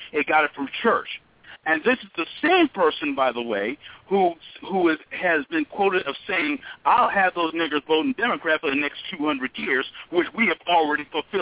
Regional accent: San Francisco, California, United States; I'm from San Francisco.

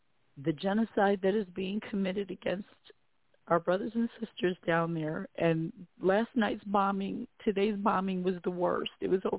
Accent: Illinois, United States; So I'm from Illinois. We flew out of Chicago, but I'm from Illinois.

